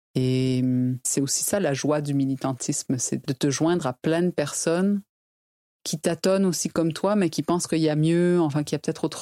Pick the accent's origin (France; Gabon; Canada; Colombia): Canada; Quebec; Moi, je suis québécoise, par exemple